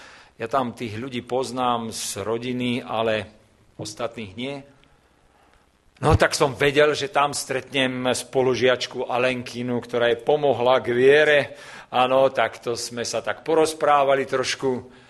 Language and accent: Slovak; Bratislava, Bratislava Region, Slovakia; A viete, ja som z Bratislavy.